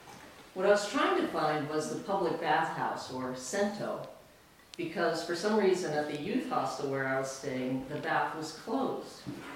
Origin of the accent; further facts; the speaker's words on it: New York City, New York, United States; family came from Japan, and we'd eat Japanese food occasionally, and I'd hear some Japanese words, but growing up in New York City in the 1970s, I felt little connection to Japan whatsoever.